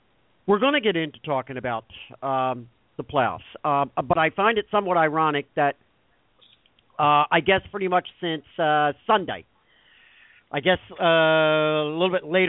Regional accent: Philadelphia, Pennsylvania, United States; We're all from the Philadelphia region, so we have some familiarity with Jonathan Papelbon.

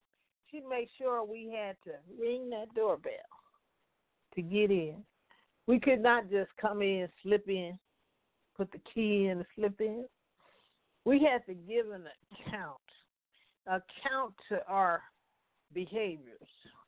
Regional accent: Compton, California, United States; I remember when we was growing up in Compton and going out to parties.

